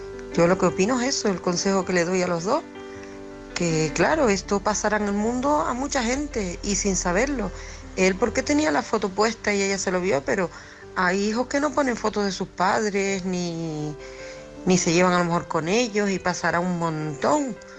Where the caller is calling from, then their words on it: Canary Islands, Spain; de Tenerife.